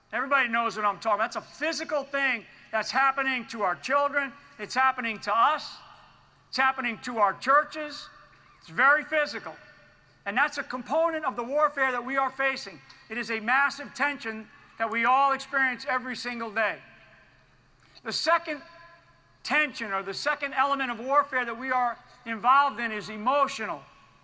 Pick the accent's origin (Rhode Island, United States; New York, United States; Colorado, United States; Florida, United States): Rhode Island, United States; I'm from up in the state of Rhode Island, where I grew up in the New England area.